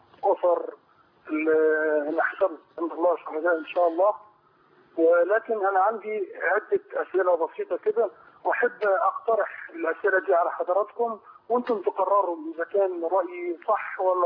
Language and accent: Arabic; Egypt